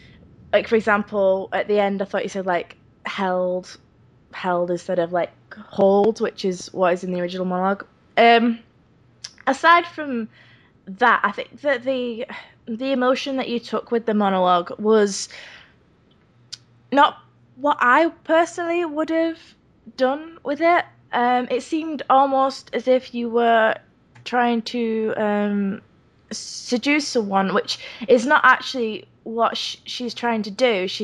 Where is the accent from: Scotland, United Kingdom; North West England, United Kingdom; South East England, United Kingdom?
North West England, United Kingdom; Wigan; we're both from Wigan.